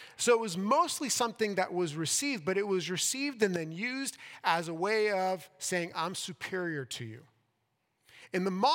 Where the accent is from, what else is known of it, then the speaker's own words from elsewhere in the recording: Miami, Florida, United States; So growing up in Miami, for those of you that don't know, I moved to Miami when I was 6. That's where I grew up.